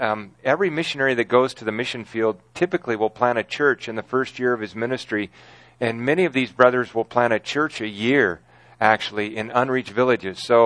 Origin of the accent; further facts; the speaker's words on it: California, United States; moved away as an adult; now in Carrollton, United States; I'm from California, not Texas, so I'm from the land of fruits and nuts. And about 17 years ago, the Lord called my wife, Debbie, and I to Carrollton, Texas.